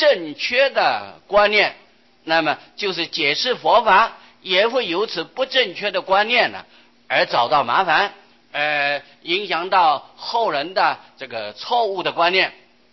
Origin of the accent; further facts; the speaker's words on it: China; 我们中国人一向认为都是大圣根性啊，而喜欢大，什么都喜欢大啊